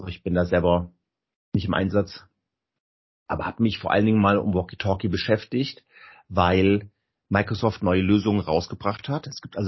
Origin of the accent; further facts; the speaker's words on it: Kassel, Hesse, Germany; Ich komme selber, komme ich aus Kassel, südlich von Kassel, wohne hier in Nordhessen